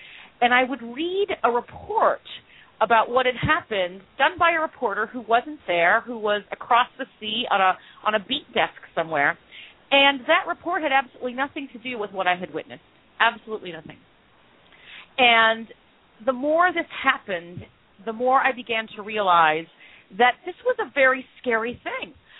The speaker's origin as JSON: {"language": "English", "town": "Los Angeles", "region": "California", "country": "United States", "tie": "born there", "said": "And my family was Irish. I was born in Los Angeles to an Irish-American family."}